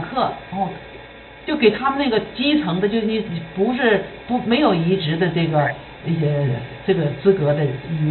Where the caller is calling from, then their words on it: Hebei, China; 我是河北的